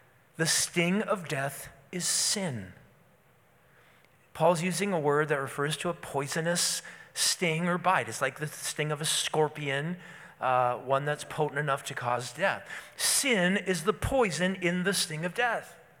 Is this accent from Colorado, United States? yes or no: no; Moose Lake, Minnesota, United States; You know, I grew up in Moose Lake, Minnesota. We were the Moose Lake Lakers.